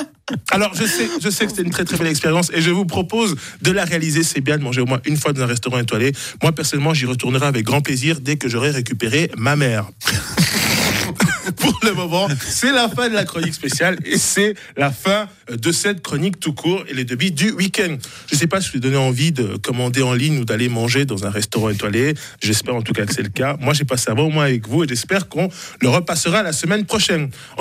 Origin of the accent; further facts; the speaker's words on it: Neuchâtel, Switzerland; Et là où j'ai grandi, dans le ghetto neuchâtelois